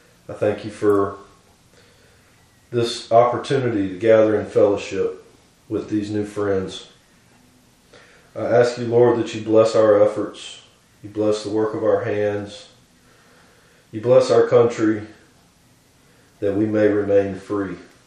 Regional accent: Alabama, United States; I want to ask that you bless my state, my home state of Alabama.

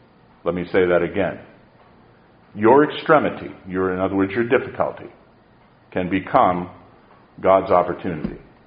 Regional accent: Lexington, Massachusetts, United States; also born or lived in Northampton; I'm a native New Englander, born in Lexington, Massachusetts, and raised in Lexington and Northampton, New Hampshire.

